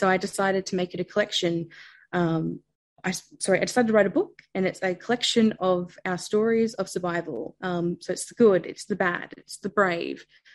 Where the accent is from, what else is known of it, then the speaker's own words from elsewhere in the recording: Batemans Bay, New South Wales, Australia; I headed back to my hometown of Batemans Bay on the New South Wales south coast.